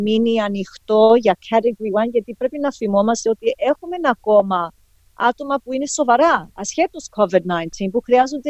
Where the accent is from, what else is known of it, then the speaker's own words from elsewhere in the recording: Greece; Είμαστε Έλληνες